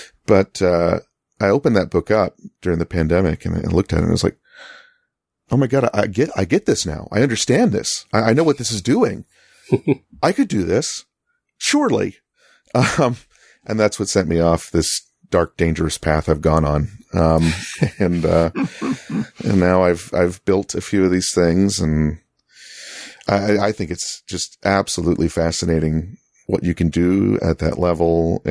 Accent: Rochester, New York, United States; also born or lived in LaGrange, Georgia; I lived in a little town called LaGrange, Georgia for about 4 years. And before and after that, I grew up in Rochester, New York.

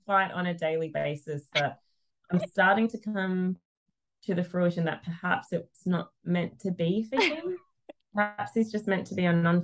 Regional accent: Australia; And I'm Australian

